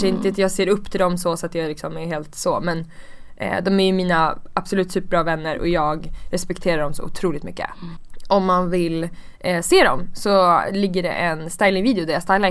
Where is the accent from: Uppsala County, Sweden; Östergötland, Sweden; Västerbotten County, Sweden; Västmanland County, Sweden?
Uppsala County, Sweden; Uppsala; Jag är uppvuxen i Uppsala och jag var ensambarn tills jag var 10.